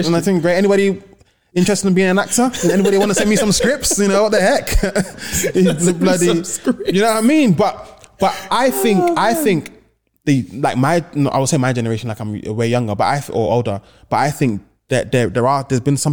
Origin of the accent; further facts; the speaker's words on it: Edmonton, London, United Kingdom; No, I'm from Edmonton. I'm from the nine.